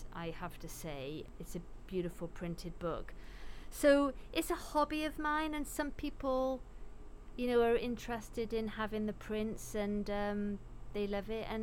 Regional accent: United Kingdom; now in United States; And so, you know, my normal accent, I most Brits that I know that have moved over here still have their accent.

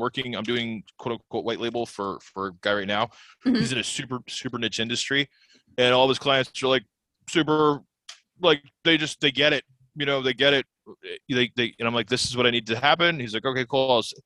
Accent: New Jersey, United States; Because Gary is a Jersey guy. I grew up in New Jersey.

